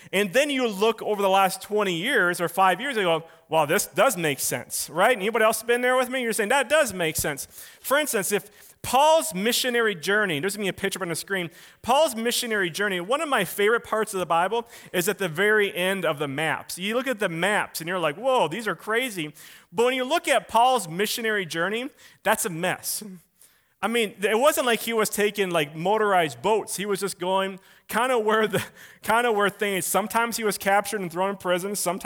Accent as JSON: {"language": "English", "town": "Willmar", "region": "Minnesota", "country": "United States", "tie": "born or raised there", "said": "my parents and I grew up in Wilmer, Minnesota, well, sixth grade on, and you know, Wilmer, Minnesota, and that's where I went to junior high and high school"}